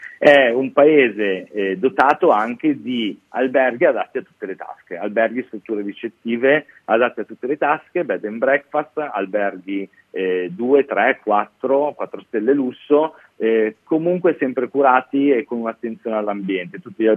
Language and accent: Italian; Milan, Lombardy, Italy; Sì, guarda, io sempre da milanese quale sono una persona molto affezionata all'altopiano della Paganella